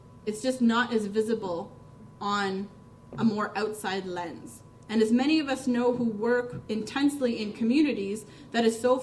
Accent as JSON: {"language": "English", "region": "Ontario", "country": "Canada", "said": "I come from Ontario, where I feel like we're a lot more divided"}